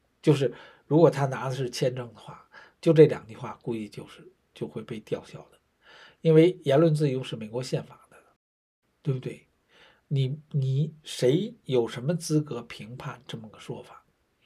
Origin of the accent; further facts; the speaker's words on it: China; moved away; 我们都是从大陆过来的。